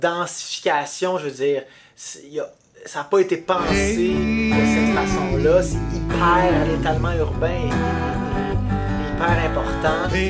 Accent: Montreal, Quebec, Canada; born there; Je suis né à Montréal, là, tu sais, donc j'ai un regard qui est pas le regard de quelqu'un qui a grandi à McMasterville.

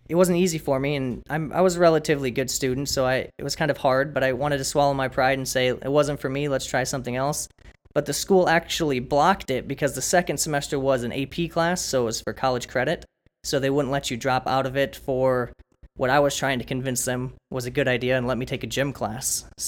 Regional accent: Sioux Falls, South Dakota, United States; Yes, I am from Sioux Falls, South Dakota. So born and raised here, been here my whole life.

